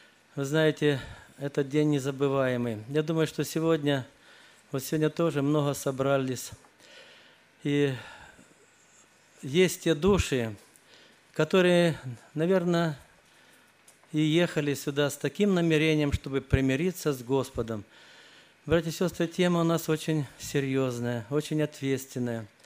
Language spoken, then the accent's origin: Russian; Kislovodsk, Stavropol Krai, Russia; я из Кисловодска, служение пресвитерское несу.